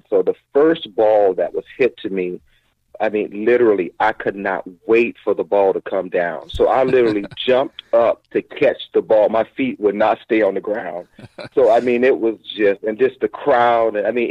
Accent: South Carolina, United States; growing up in South Carolina, the Braves was my team, TBS, because of, you know, that was always on television.

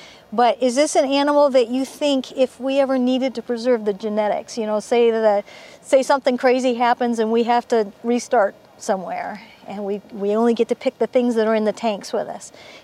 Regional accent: California, United States; I'm Californian, so that fur is looking really warm to me

